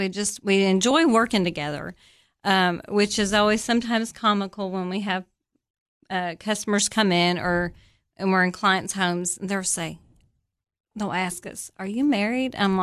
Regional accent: Michigan, United States; So yeah, I was born and raised in Michigan.

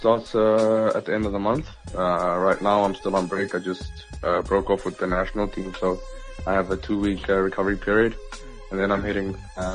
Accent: Alexandra, Gauteng, South Africa; I saw it as a way of out of the township, because I grew up in Alexandra. We didn't have much growing up

